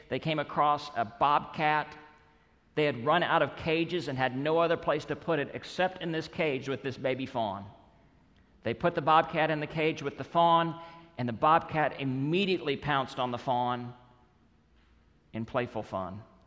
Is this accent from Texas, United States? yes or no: yes; Texas, United States; So where I grew up in West Texas, in my hometown, your street address said something about where you stacked up socially.